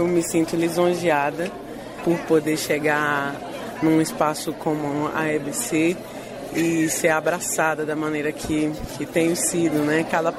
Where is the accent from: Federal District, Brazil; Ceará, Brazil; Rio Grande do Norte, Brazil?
Federal District, Brazil; Brasília; como mulher, como negra, como brasiliense, como nascida em Brasília, criada na Chaparral.